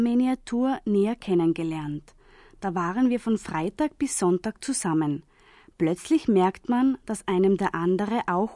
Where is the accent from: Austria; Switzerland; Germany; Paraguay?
Austria; first language German; Ich singe Deutsch, weil ich Österreicherin bin. Deutsch ist meine Muttersprache.